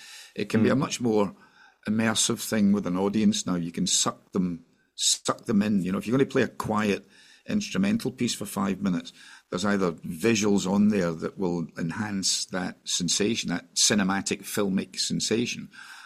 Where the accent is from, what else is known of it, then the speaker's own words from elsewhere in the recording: Cambuslang, Scotland, United Kingdom; I'll go back to where I was born in Cambuslang Lang in the outskirts